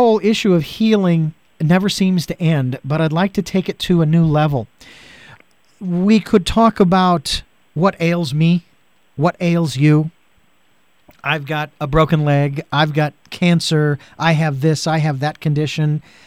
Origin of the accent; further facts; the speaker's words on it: Phoenix, Arizona, United States; Of course, I'm from Phoenix, and anything down below 70 degrees, I love.